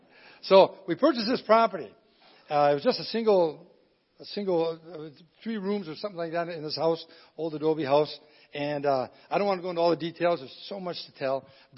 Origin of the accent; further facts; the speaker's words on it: Michigan, United States; By the way, I'm a Uper. When he said I'm from Michigan, that's not 100% true. I'm from the UP, okay? No, we're Michiganders.